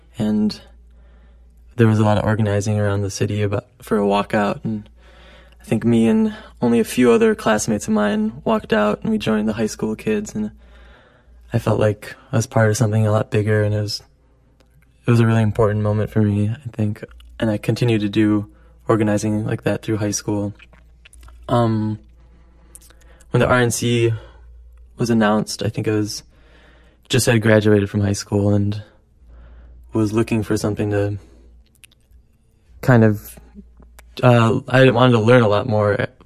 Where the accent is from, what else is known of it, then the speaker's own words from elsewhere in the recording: Minneapolis, Minnesota, United States; Yeah, I grew up in South Minneapolis and still live a few blocks from where I grew up.